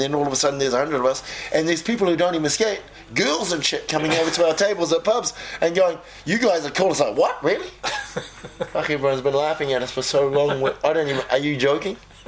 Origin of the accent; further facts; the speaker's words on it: New Zealand; all right, especially as a Kiwi.